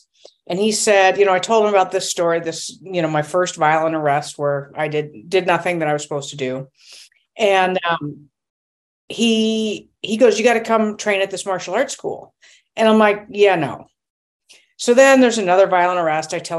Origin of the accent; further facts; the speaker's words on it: California, United States; now in Minnesota, United States; originally from California, I went to college in Rhode Island.